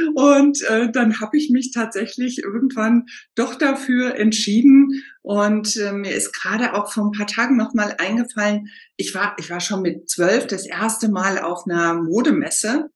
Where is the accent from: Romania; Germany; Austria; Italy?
Germany; Rhineland-Palatinate; Ich komme ja aus dem Westerwald und da ist ganz, ganz viel Wald. Und in diesem Ort, wo ich groß geworden bin, ich glaube, es waren 5000 Leute angeblich.